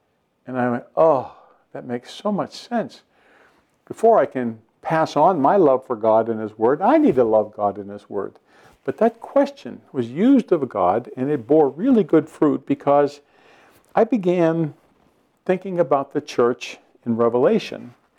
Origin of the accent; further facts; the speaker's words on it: Pennsylvania, United States; I grew up in Western Pennsylvania near Pittsburgh.